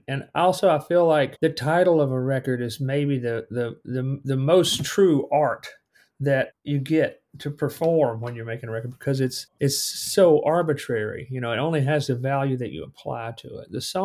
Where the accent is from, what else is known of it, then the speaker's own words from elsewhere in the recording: Alabama, United States; now in Nashville, United States; that was not an option when I was growing up in Alabama. And sometimes it's not living in Nashville either.